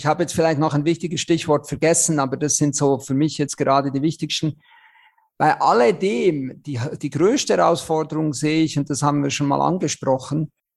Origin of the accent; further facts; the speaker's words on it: Switzerland; now in Germany; Also ich bin ja Schweizer, wie man unschwer hört